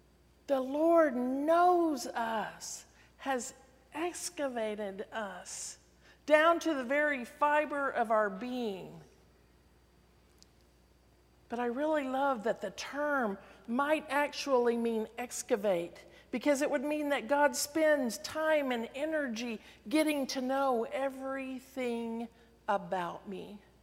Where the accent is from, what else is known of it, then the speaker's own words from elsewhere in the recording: Oklahoma, United States; In my home state of Oklahoma, there are many Native American ruins.